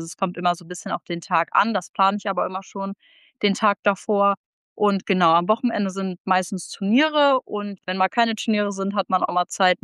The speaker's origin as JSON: {"language": "German", "town": "Bad Zwischenahn", "region": "Lower Saxony", "country": "Germany", "said": "Also ich bin 18 Jahre alt, ich komme aus Bad Zwischenahn"}